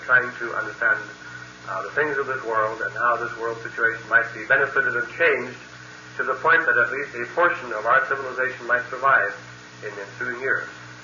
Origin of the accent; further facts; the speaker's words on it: Woodland, Washington, United States; So I went ahead and lectured in my hometown of Woodland, Washington, having one meeting in a range hall there and a second meeting in a private home.